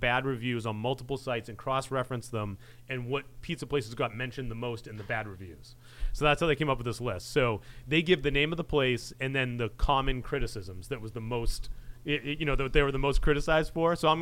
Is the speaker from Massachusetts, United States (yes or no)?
yes; Massachusetts, United States; I grew up in the Northeast of Massachusetts, so I'm familiar with Papagino's, which is delicious.